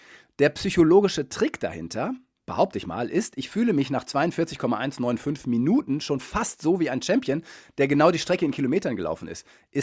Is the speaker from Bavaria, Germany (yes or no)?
no; Detmold, North Rhine-Westphalia, Germany; Und ich komme aus Detmold ursprünglich.